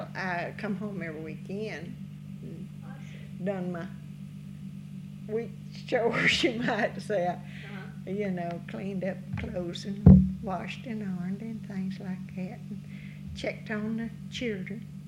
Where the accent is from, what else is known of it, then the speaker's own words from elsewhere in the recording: Mississippi, United States; Well, I was born here in Lamar County.